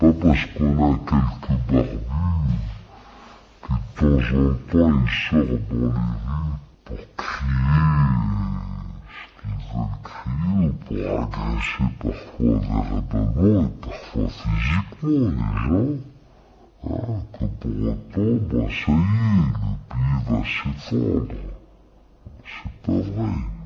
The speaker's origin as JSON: {"language": "French", "country": "Tunisia", "said": "c'est notre manière, peut-être en tant que Tunisien, d'apporter notre contribution"}